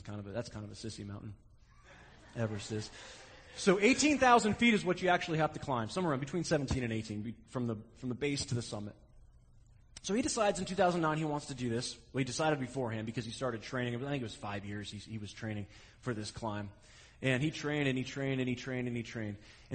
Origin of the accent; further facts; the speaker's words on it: Wasilla, Alaska, United States; It starts in my hometown of Wasilla.